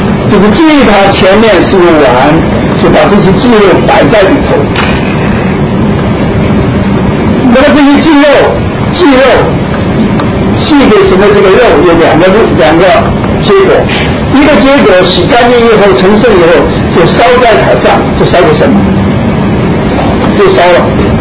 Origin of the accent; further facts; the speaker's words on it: China; 因为我们中国人想到的碗就是我吃饭的碗